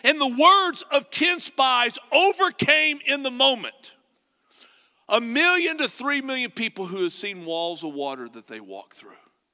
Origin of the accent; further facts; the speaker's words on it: Pampa, Texas, United States; I and a part of my family were in my hometown where my parents live, Pampa, to celebrate my parents' 60th wedding anniversary.